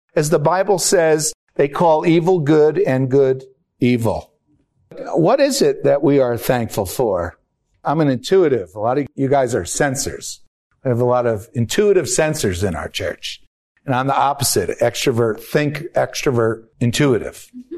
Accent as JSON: {"language": "English", "town": "Prospect Park", "region": "New Jersey", "country": "United States", "tie": "born or raised there", "said": "I grew up in Prospect Park, New Jersey. They had their blue laws, and businesses had to be closed on Sunday."}